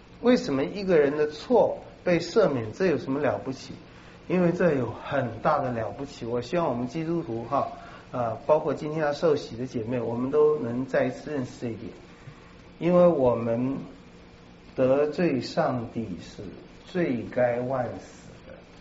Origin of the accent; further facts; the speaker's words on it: China; 就是真的从我们中国人的话，你是从鬼门关被救出来的